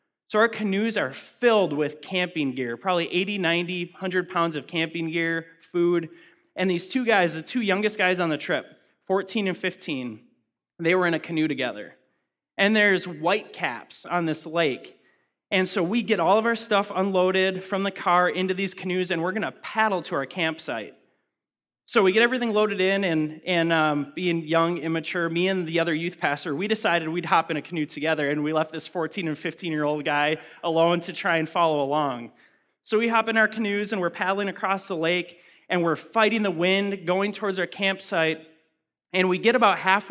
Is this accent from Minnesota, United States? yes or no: yes; Minnesota, United States; But I grew up near the Boundary Waters.